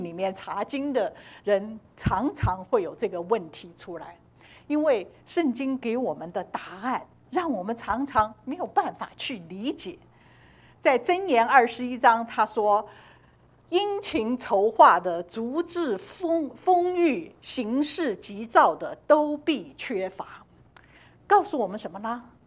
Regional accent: China; 这是我们中国人也讲的，谋事在人，成事在什么？

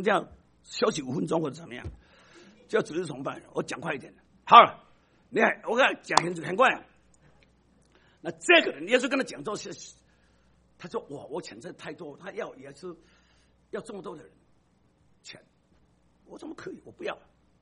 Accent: China; now in United States; 从我的背景，从我的种族，我是中华民族，我是中国人，从我的法律上， 我是什么？美国人，我可以投美国总统。

